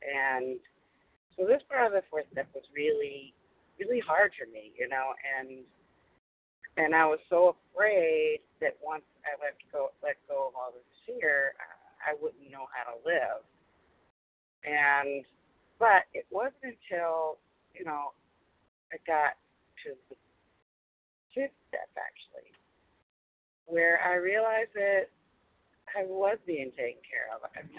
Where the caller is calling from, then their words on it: Massachusetts, United States; I'm calling from Massachusetts.